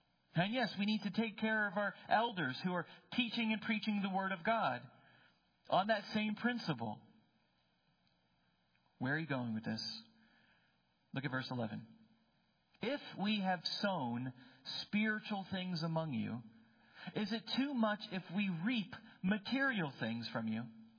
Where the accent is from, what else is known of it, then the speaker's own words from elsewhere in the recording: New Jersey, United States; Anyway, I'm from New Jersey. We don't have barns.